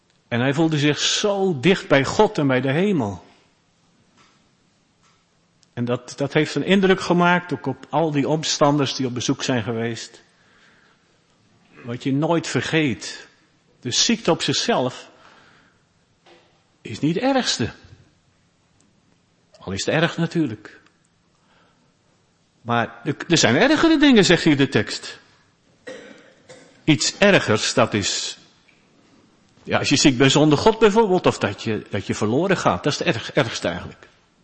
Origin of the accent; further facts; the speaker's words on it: Zeist, Utrecht, Netherlands; En ik kom zelf uit Zeist.